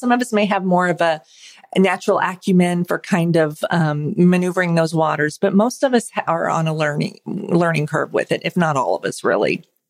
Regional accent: Oklahoma, United States; I grew up in Oklahoma, out in the country on O'Neill Lane. …

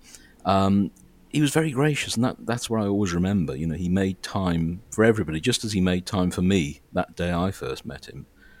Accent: Wales, United Kingdom; You know, I'm Welsh, he was Welsh.

